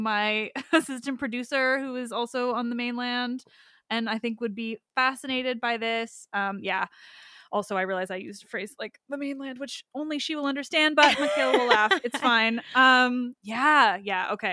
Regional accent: Canada; And I'm, like, taking it in as this Canadian.

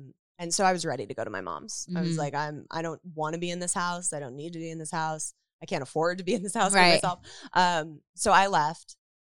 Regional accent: Woodland Hills, California, United States; Woodland Hills.

